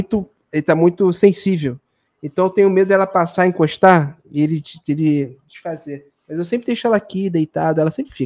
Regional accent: Rio de Janeiro, Brazil; eu sou de uma cidade da Baixada Fluminense, aqui no Rio, né? E eu fui fazer faculdade na cidade do Rio.

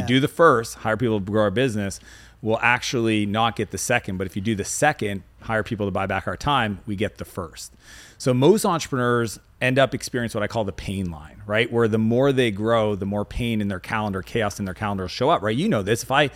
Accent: Canada; I came from Canada, so that's like a real trip.

